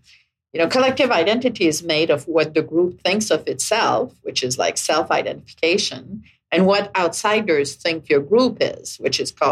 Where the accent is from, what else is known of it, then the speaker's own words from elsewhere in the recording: Canada; I'm French Canadian. I grew up in a society that is way more collectivist than American society.